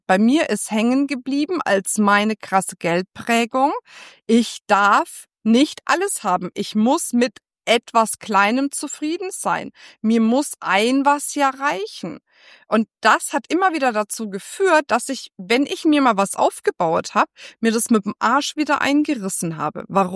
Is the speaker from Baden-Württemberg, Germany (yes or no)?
no; Bavaria, Germany; ich komme aus dem Frankenland, da sagt man nicht eine Sache aussuchen oder so, sondern da sagt man ein was aussuchen.